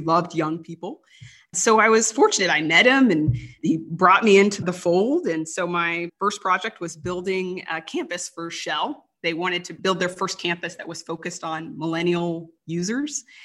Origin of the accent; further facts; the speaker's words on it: Houston, Texas, United States; I'm from Houston, so a city that is famous for its lack of zoning.